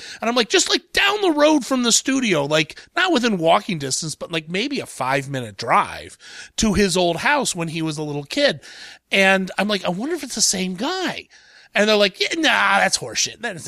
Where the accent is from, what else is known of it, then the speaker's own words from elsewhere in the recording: Columbus, Ohio, United States; Which is in my hometown, 610 WTVN in Columbus, Ohio.